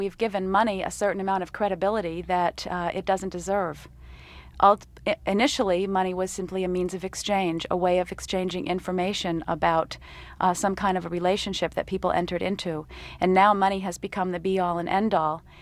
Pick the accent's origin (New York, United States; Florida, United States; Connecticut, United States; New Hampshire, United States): New Hampshire, United States; growing up in the White Mountains of New Hampshire, spending a lot of time out there, and in my childhood and, you know, teenage years and all.